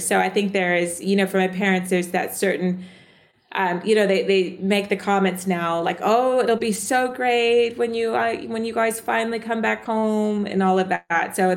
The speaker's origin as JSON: {"language": "English", "region": "the South", "country": "United States", "tie": "born or raised there", "accent": "American", "said": "So it's really strange to hear my American accent through his eyes. I grew up in the South."}